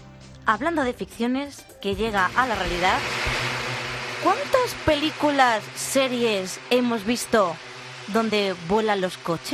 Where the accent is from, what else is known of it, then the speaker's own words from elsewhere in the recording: Castile and León, Spain; Esther Vara está en Zamora, otra de Castilla y León, como yo.